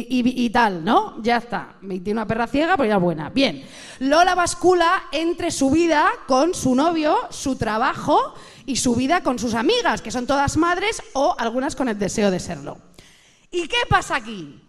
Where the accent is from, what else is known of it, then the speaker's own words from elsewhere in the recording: Catalonia, Spain; Yo soy catalana, soy ex-budista, católica y catalana